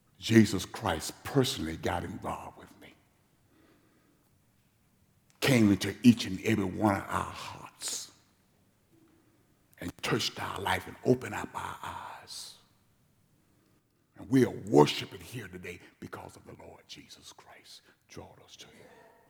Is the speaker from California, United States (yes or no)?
no; Selma, Alabama, United States; Listen to me. I'm from Selma, Alabama.